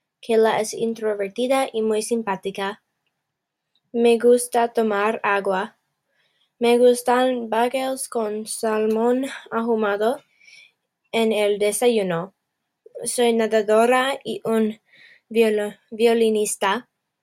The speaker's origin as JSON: {"language": "Spanish", "town": "Chicago", "region": "Illinois", "country": "United States", "second_language": "Spanish", "said": "soy de Estados Unidos, yo vivo en Chicago, Illinois, tengo 13 años"}